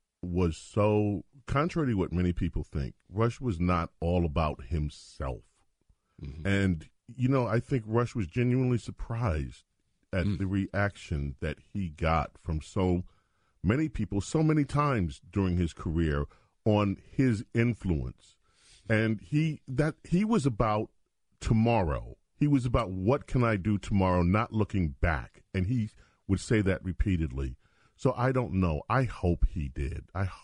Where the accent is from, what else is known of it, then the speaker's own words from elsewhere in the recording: New York, United States; I grew up in the New York radio market